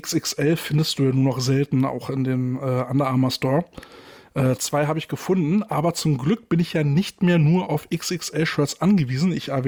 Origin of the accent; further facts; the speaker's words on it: Germany; Und Softeis hier in Dänemark ist auch noch mal ticken geiler als bei uns in Deutschland.